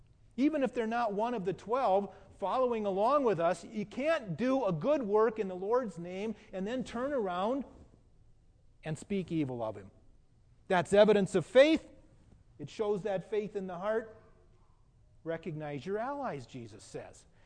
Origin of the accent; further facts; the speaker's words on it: Oregon, United States; a couple from Portland, Oregon, my home state.